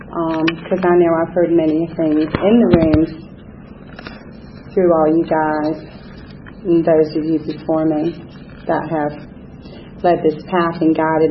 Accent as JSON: {"language": "English", "town": "Nottingham", "region": "East Midlands", "country": "United Kingdom", "tie": "born or raised there", "said": "I was born in England. I was born in Nottingham, England."}